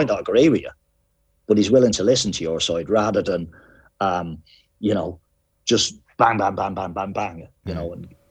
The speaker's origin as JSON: {"language": "English", "country": "Ireland", "tie": "born or raised there", "said": "It's how I was brought up in Ireland."}